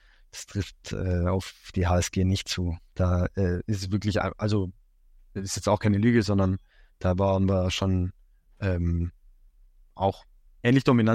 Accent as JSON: {"language": "German", "town": "Albstadt", "region": "Baden-Württemberg", "country": "Germany", "tie": "born or raised there", "said": "Nee, ich komme aus Albstadt. Okay. Ja, also ich kriege und ich sind in Albstadt aufgewachsen"}